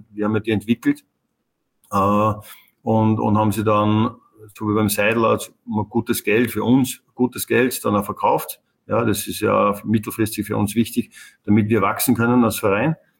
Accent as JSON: {"language": "German", "region": "Upper Austria", "country": "Austria", "moved": "yes", "lives_now": "Vienna, Austria", "said": "Wenn du als Oberösterreicher nach Wien kommst"}